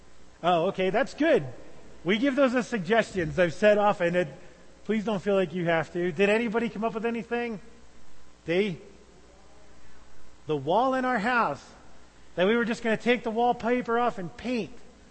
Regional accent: New Jersey, United States; Growing up on the New Jersey shore, you hear boating things from time to time. I grew up, spent all of my life right there on the beaches of New Jersey.

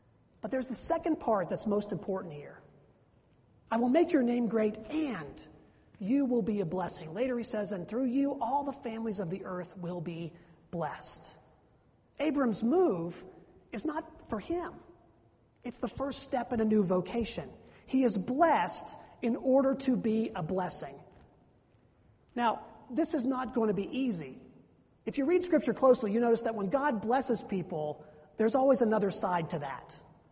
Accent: Pennsylvania, United States; Well, he's from Central Pennsylvania. I'm from Western Pennsylvania.

